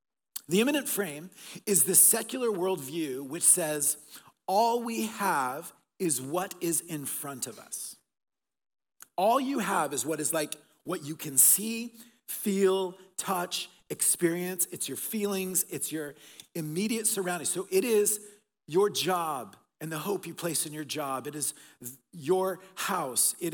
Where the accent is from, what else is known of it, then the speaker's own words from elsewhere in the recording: Oklahoma, United States; also born or lived in Texas / Colombia; now in Vancouver, Canada; I was born in Texas. My family were missionaries in Colombia, in South America. And then I spent my middle school, high school years in Oklahoma.